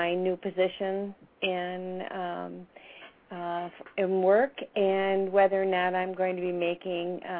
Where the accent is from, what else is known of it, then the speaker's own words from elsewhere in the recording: Tomahawk, Wisconsin, United States; I'm from Tomahawk, Wisconsin.